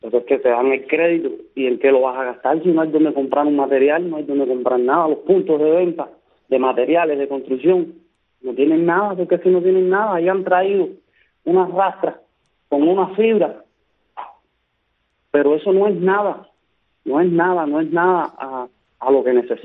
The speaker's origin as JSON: {"language": "Spanish", "town": "San Juan y Martínez", "region": "Pinar del Río", "country": "Cuba", "said": "aquí en mi pueblo, donde yo vivo, en San Juan y Martínez, la situación está extremadamente crítica."}